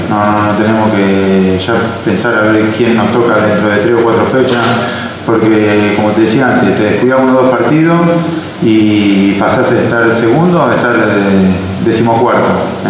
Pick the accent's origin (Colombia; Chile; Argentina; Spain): Argentina; lo que todos queremos como argentinos